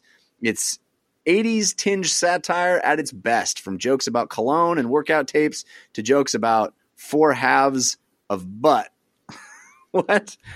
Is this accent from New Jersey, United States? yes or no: no; California, United States; I grew up in the East Bay area in the 80s, in the late 80s, early 90s.